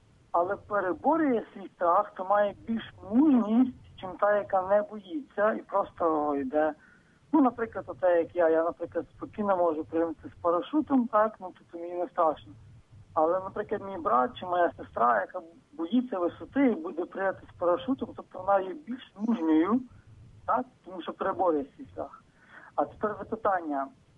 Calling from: Ternopil, Ternopil Oblast, Ukraine; я з Тернополя.

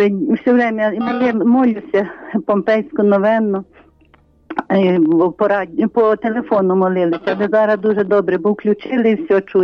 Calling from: Vinnytsia Oblast, Ukraine; Я з Вінницької області, так, з Тульчинської парафії.

